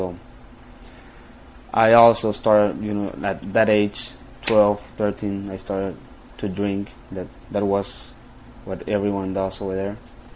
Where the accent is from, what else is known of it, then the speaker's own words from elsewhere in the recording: Zaragoza, Coahuila, Mexico; also born or lived in Eagle Pass, Texas; I come from Zaragoza, Coahuila, Mexico. I was born in Eagle Pass, Texas, but my family took me to Mexico.